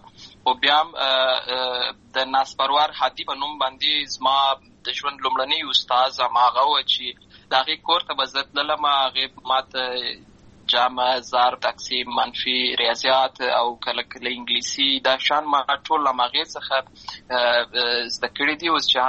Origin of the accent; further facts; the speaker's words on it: Lashkar Gah, Helmand, Afghanistan; زه په اصل کې د اروزګان ولایت یم، اما زه په هلمند ولایت لشکرګاه کې پیدا شوی یم، همالته لوی شوی یم، همالته مې ښوونځی لوستې ده،